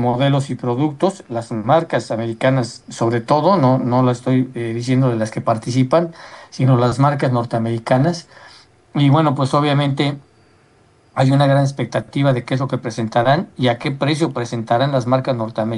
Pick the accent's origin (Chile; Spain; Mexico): Mexico; soy el único mexicano que viene aquí representando orgullosamente, bueno, pues a mi país